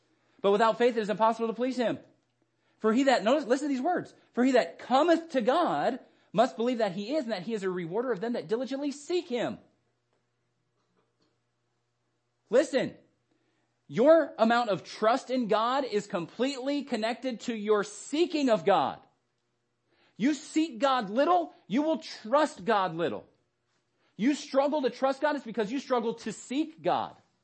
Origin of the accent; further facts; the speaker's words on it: Arizona, United States; I grew up in Arizona. Everything's brown. Everything's dirt.